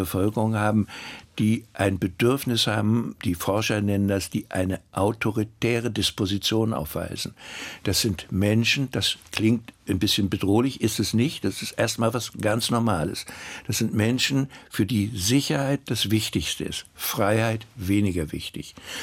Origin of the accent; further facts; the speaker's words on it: Mecklenburg-Vorpommern, Germany; Für mich als Mecklenburger alles abenteuerlich fremd